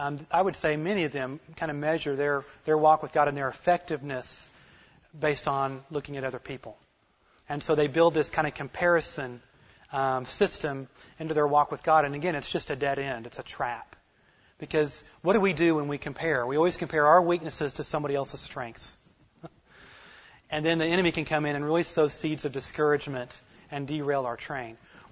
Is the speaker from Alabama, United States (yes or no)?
no; Oklahoma, United States; I grew up in Creek County, Oklahoma. And there's a lot of dirt roads in Creek County, you know?